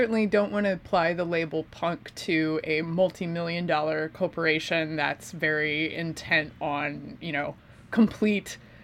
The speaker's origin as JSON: {"language": "English", "town": "Cedar Rapids", "region": "Iowa", "country": "United States", "tie": "born or raised there", "said": "I grew up in Cedar Rapids, Iowa, and the theatrical options available to me while I was growing up were bad to non-existent"}